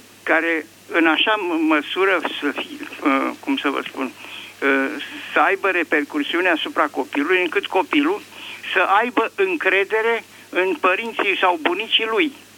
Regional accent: Bucharest, Romania; Vă sunt din București

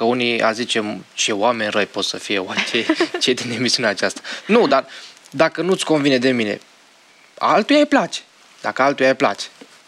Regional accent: Transylvania, Romania; now in Bucharest, Romania; Sunt din Ardeal, dar locuiesc în București.

